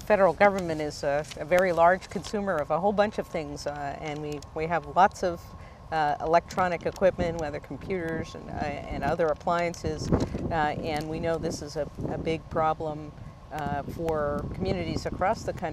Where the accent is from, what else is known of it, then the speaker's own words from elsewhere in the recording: Los Angeles, California, United States; My hometown of Los Angeles, California, used to have almost over 300 days a year where the air was so polluted